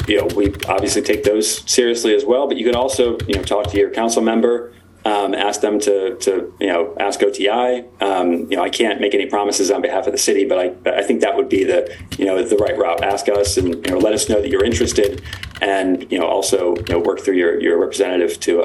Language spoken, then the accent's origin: English; New York, United States; So, you know, in my opinion, as a New Yorker and as a technologist